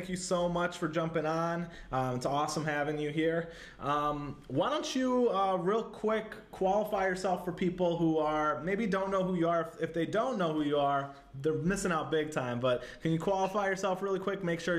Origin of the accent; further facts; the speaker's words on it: Chicago, Illinois, United States; now in Los Angeles, United States; I'm from Chicago, so like I was used to the snow and the wind and the freezing cold